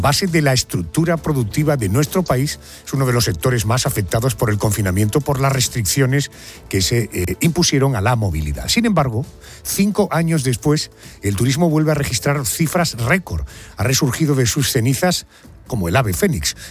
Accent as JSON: {"language": "Spanish", "town": "Málaga", "region": "Andalusia", "country": "Spain", "said": "Piense que yo le hablo desde Málaga, soy andaluz."}